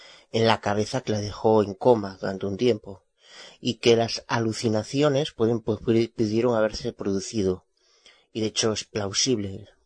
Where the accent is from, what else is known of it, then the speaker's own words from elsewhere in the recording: Galicia, Spain; Soy abogada de Galicia, España.